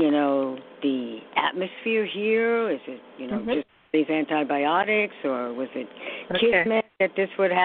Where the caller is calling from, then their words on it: New York, United States; in New York.